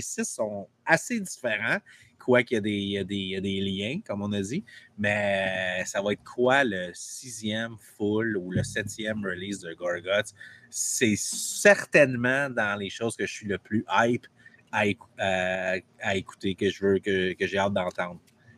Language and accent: French; Montreal, Quebec, Canada; moi, j'habite Saint-Mountain dans l'Ouest, puis quand j'ai du monde qui sait que je viens de Montréal